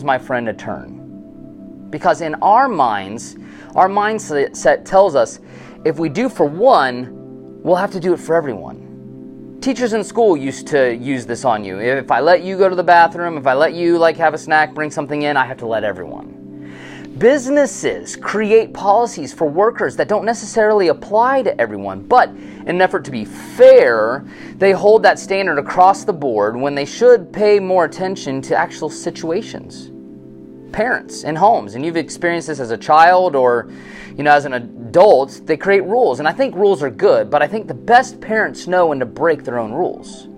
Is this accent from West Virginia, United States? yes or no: no; Ohio, United States; I'm from Ohio, so I love Ohio State. And then my family's from Kentucky, so I'm a Kentucky homer.